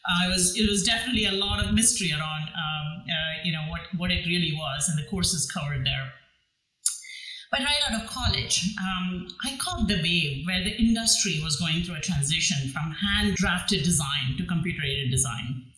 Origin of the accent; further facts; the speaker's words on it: India; I grew up in India.